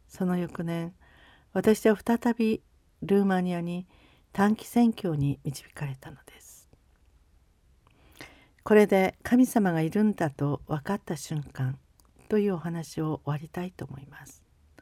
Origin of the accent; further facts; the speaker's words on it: Kagoshima, Japan; 私は鹿児島の